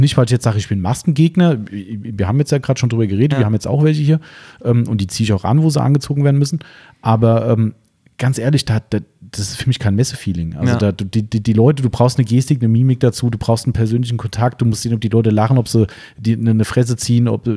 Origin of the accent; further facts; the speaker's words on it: Germany; ich spreche Deutsch. Ja klar, wir sind ja aus Deutschland alle.